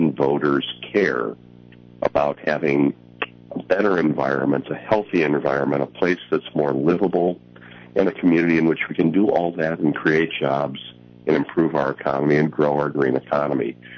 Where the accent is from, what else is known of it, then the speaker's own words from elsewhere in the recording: Chicago, Illinois, United States; born there; Chicago's our home. I'm a Chicagoan. I live a mile and a half from where I was born on the far north side of Chicago.